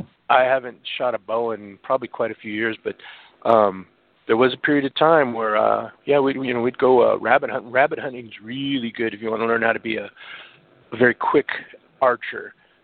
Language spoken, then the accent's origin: English; Colorado, United States; when I was a kid growing up in Colorado, for us, we didn't know what the concept of car camping was.